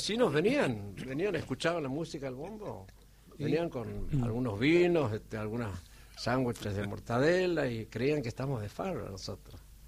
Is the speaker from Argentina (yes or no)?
yes; Santiago del Estero, Argentina; now in Buenos Aires, Argentina; Yo me acuerdo cuando salimos de Santiago por primera vez